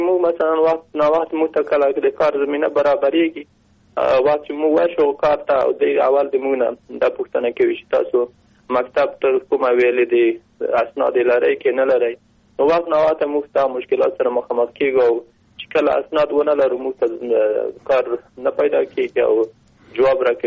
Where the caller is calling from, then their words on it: Herat, Afghanistan; د هرات نه زنګ وهلای